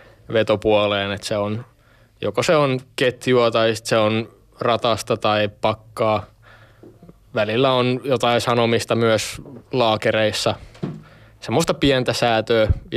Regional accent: Espoo, Uusimaa, Finland; mä oon Haukilahdesta kotoisin. Tämmönen 23V nuorukainen

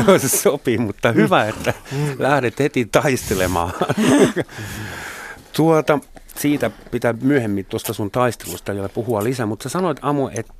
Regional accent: Germany; Mun virallinen vamma on se, että mä olen Saksasta kotoisin.

